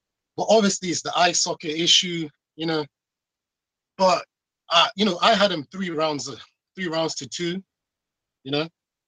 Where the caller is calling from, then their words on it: United Kingdom; Yo, what up? UK.